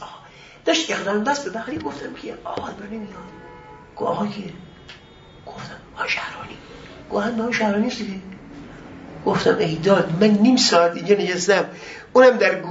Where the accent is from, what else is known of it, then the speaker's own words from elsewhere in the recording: Mazandaran, Iran; من از مازندران آمدم و شاگردم و درس میخوام